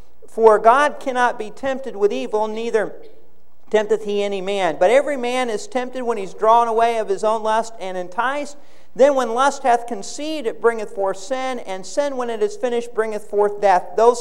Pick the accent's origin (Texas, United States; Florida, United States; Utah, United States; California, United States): Florida, United States; Fort Myers; I'm from Fort Myers, Florida. That's Thomas Edison Winter home.